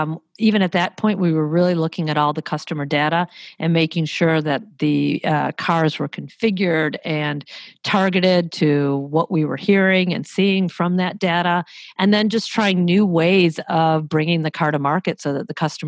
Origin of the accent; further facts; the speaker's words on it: Detroit, Michigan, United States; And, you know, I'm from the Motor City … born and raised there.